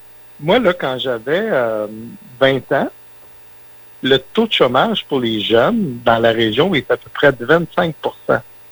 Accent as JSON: {"language": "French", "town": "Shawinigan", "region": "Quebec", "country": "Canada", "said": "je renierai jamais mes origines, mais c'est difficile pour moi de dire je viens de Shawinigan."}